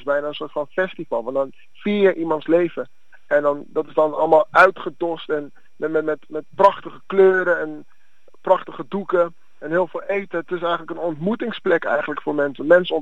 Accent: Amsterdam, North Holland, Netherlands; born there; Ik kom uit Ghana. Ik ben wel in Amsterdam geboren, maar mijn ouders komen uit Ghana.

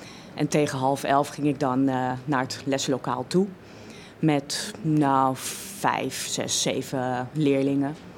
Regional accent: Netherlands; ik ben niet christelijk, zij zijn christelijk. Ik ben vrouw, ik ben Nederlander

